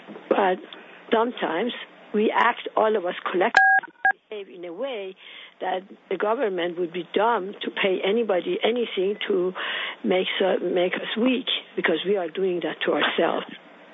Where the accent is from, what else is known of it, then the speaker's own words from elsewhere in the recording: Iran; English is a second language; I welcome everybody, especially the new people. And I am from Iran.